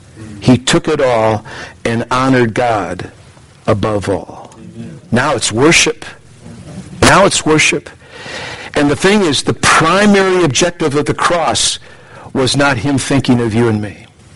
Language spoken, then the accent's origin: English; Wheaton, Illinois, United States; Again, growing up in Wheaton, when the Lord got a hold of my life as a 17-year-old in high school